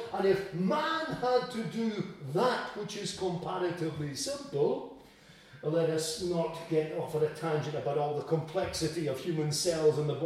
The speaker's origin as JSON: {"language": "English", "region": "Scotland", "country": "United Kingdom", "said": "being a Scottish person, I don't have a problem singing the Flower of Scotland"}